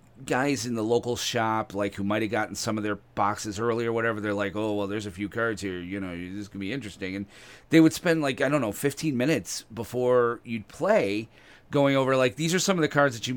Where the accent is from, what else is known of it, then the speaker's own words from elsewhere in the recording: Rochester, New York, United States; I'm old school. Like, I'm from Rochester, New York.